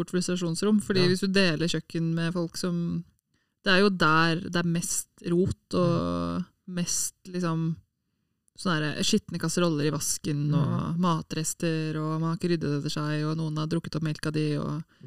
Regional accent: Bergen, Vestland, Norway; jeg er fra Bergen, da. Vi hadde ikke spisestue, vi altså.

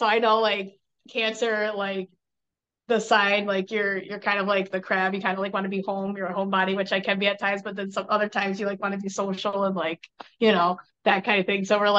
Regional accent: Schenectady, New York, United States; also born or lived in Port Richey, United States; I was born in Florida, Port Richey, Florida, but then my family moved up to upstate New York when I was three. So Schenectady, New York is where I'm from.

